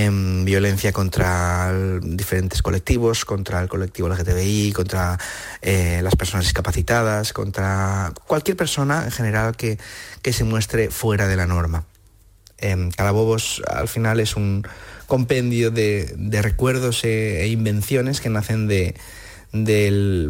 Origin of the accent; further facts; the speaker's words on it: Cantabria, Spain; Calabobos también es una oda a Cantabria, a mi tierra, a lo rural